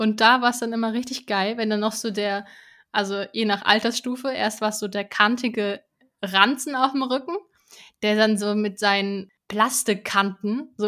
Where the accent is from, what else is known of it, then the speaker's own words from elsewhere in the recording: Bavaria, Germany; Goldbach ist im Landkreis Aschaffenburg, wo ich herkomme.